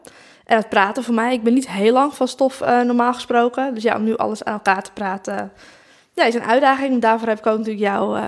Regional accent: North Holland, Netherlands; accent: West Frisian; Ik heb een klein accentje. Of voor velen wel een duidelijk accent, denk ik. Ik kom uit West-Friesland en dat hoor je aan mijn stem.

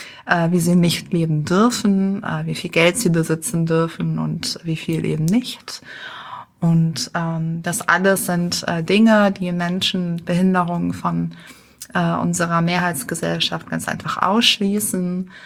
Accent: Düsseldorf, North Rhine-Westphalia, Germany; now in Berlin, Germany; Ich bin in Düsseldorf geboren und aufgewachsen. Ich bin sozusagen die typische rheinische Frohnatur, die jetzt in Berlin lebt seit 12 Jahren.

